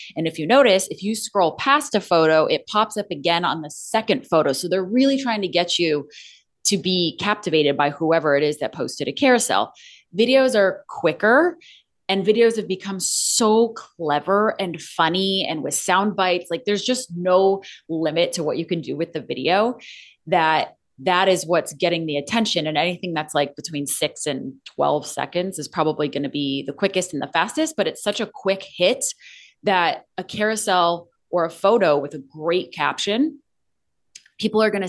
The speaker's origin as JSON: {"language": "English", "town": "Scottsdale", "region": "Arizona", "country": "United States", "said": "If when I'm in Arizona, because I also sell there, I'm from Scottsdale."}